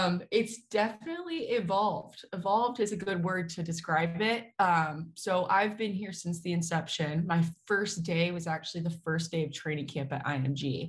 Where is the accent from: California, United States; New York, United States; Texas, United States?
Texas, United States; So I'm originally from Texas.